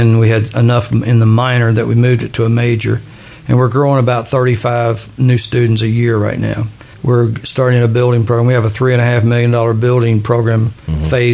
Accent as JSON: {"language": "English", "region": "Kentucky", "country": "United States", "tie": "born or raised there", "said": "I grew up in Jessamine County, Wilmore Elementary, Jessamine County mm-hmm. High School, Asbury College, Eastern Kentucky. Married a local girl. I had no aspirations of ever leaving Jessamine County."}